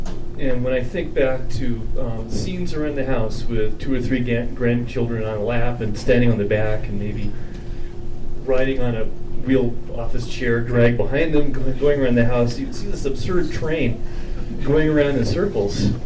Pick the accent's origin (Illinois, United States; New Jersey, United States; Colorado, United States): Colorado, United States; Boulder; I'm from Boulder. We have to visualize things.